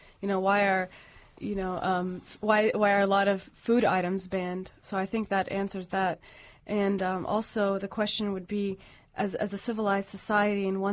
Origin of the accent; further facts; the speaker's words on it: United States; So as an American Muslim, I was able to attend university wearing a headscarf